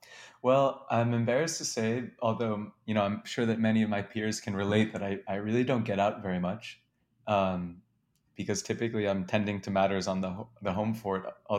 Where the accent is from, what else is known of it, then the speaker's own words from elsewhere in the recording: New York City, New York, United States; So I'm from uptown. I grew up in Manhattan